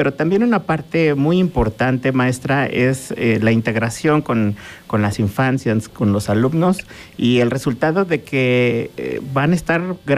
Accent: Mexico; nuestras raíces, nuestras tradiciones como mexicanos.

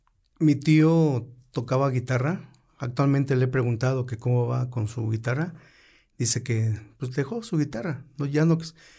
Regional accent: Cuernavaca, Morelos, Mexico; Soy de aquí, de Cuernavaca, Morelos, precisamente del mero centro de Cuernavaca, en la calle de Vicente Guerrero, ahí nací, y actualmente vivo al norte de Cuernavaca, en Tetela del Monte

